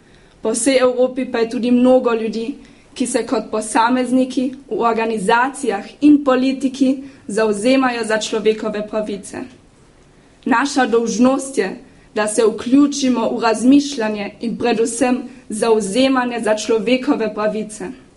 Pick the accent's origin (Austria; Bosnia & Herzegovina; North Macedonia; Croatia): Austria; Ludmannsdorf, Carinthia; in stara sem 17 let. Obiskujem 7. B razred slovenske gimnazije in prihajam iz Bilčosa.